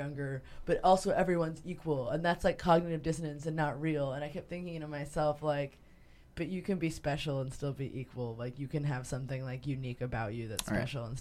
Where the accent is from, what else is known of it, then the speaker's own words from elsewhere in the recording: Brooklyn, New York, United States; Yeah, I grew up in Brooklyn, you know.